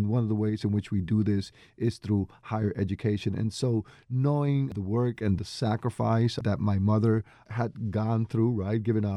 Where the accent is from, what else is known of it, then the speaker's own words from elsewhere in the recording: Arecibo, Puerto Rico; born there; I was born in Puerto Rico in this town called Arecibo.